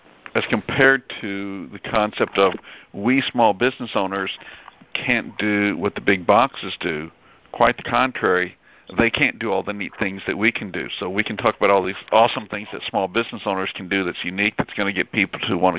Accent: the South, United States; You know that I live in the South, and as a Southerner, I love watching in the fall the football

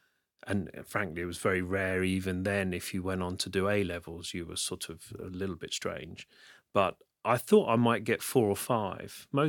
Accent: Portsmouth, South East England, United Kingdom; I grew up in Portsmouth. My family are all still in Portsmouth. So yeah, I'm a Pompey boy, the only island city in the UK.

